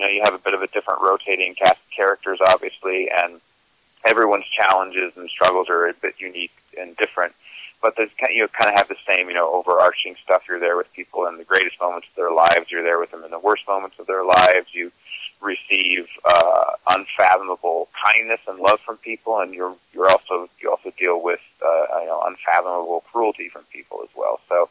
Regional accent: Minnesota, United States; born there; also born or lived in Utah / Connecticut; But I grew up kind of in a host of congregations throughout the country. I was born in Minnesota, lived in Utah for a while, and Connecticut for a while.

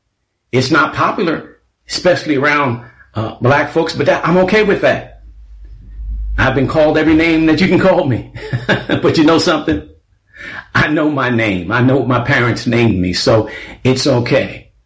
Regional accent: New York City, New York, United States; I was raised in New York City. Back in the 60s when we had to use this and not a gun, I can handle myself.

